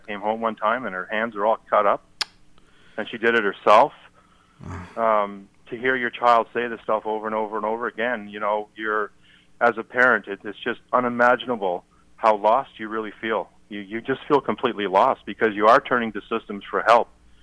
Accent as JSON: {"language": "English", "country": "Canada", "said": "it's to me as a Canadian, it's shockingly shameful that this happened in my country."}